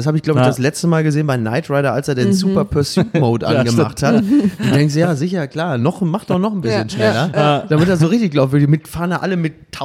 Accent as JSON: {"language": "German", "town": "Castrop-Rauxel", "region": "North Rhine-Westphalia", "country": "Germany", "said": "Kann das sein, dass sie im Ruhrgebiet, wo ich herkomme, in den 50ern ganz viele Autofilme gedreht haben?"}